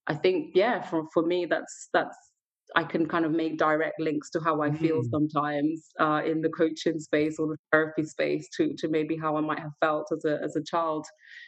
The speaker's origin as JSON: {"language": "English", "country": "Gambia", "said": "So I'm the eldest of six children. And, you know, I'm from the Gambia. It's a sort of African country."}